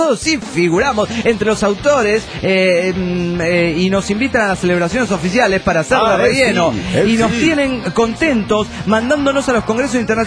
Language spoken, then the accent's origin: Spanish; Colima, Mexico; de Colima, Colima, México.